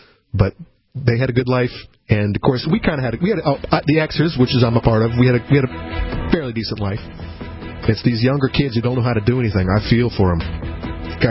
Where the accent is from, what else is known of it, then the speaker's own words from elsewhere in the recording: Florida, United States; Growing up in Florida and bitten by thousands of mosquitoes, and look at me, I'm doing just fine.